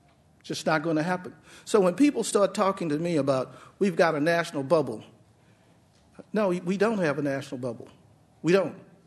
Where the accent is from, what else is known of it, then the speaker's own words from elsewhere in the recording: Dallas, Texas, United States; Because I'm from Dallas, Texas. And Dallas overbuilt.